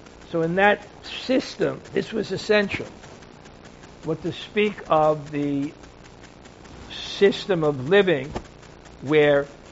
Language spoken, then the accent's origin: English; Brooklyn, New York, United States; I'm an alien. I'm from Brooklyn.